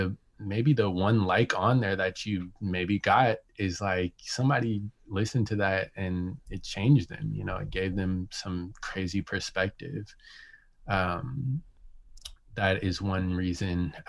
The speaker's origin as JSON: {"language": "English", "town": "Portland", "region": "Oregon", "country": "United States", "tie": "born or raised there", "said": "I grew up in Portland, man. And Portland is one of the more racist cities in this country."}